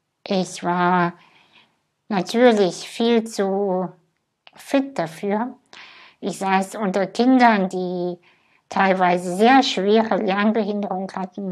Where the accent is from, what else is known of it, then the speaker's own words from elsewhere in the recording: Kazakhstan; Ich bin in Kasachstan geboren. In einem Dorf, hinter einem Dorf, hinter einem Dorf, was nicht mal auf Google Maps zu finden ist.